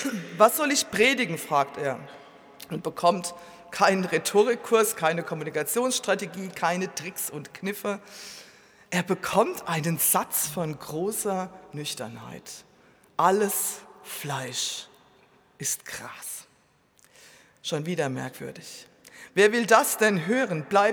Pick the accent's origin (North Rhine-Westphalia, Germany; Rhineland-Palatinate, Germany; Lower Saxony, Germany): Rhineland-Palatinate, Germany; Kaiserslautern; In meiner Heimatstadt Kaiserslautern zum Beispiel steht Tag für Tag ein Mann in der Fußgängerzone